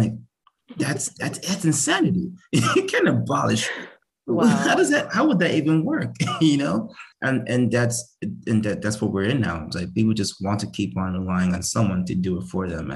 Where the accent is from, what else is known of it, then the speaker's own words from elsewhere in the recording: Nigeria; I was also born poor. I'm also Nigerian myself. I was raised in Nigeria.